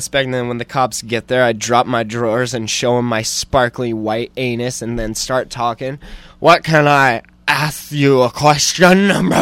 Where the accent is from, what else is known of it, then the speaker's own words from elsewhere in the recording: California, United States; I mean, I was from California, but I didn't roll up here in a stolen car and shit.